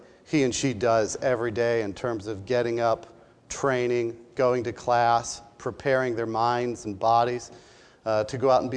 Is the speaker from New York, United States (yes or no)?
yes; New York, United States; in all over upstate New York, there are so many small towns that really feel like Syracuse is my hometown team, right?